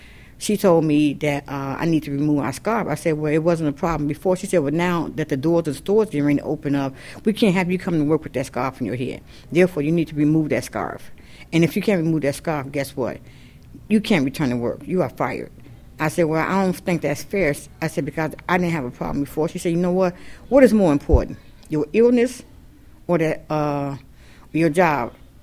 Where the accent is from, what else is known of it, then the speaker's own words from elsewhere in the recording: Chicago, Illinois, United States; I'm from Chicago